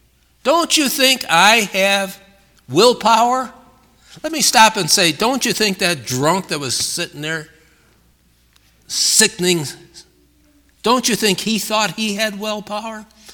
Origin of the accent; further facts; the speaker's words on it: Chicago, Illinois, United States; I'm from Chicago. I've worked with the missions there many times, even as a teenager.